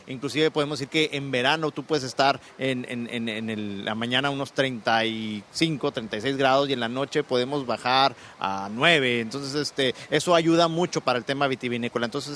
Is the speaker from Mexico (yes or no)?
yes; Chihuahua, Mexico; dicen que en Chihuahua tenemos dos estaciones, nada más, la del tren y verano.